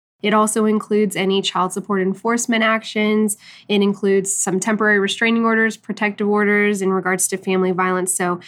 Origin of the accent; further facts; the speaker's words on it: Richardson, Texas, United States; also born or lived in Austin, United States / New York, United States; So I grew up in Richardson, Texas. I'm one of six siblings.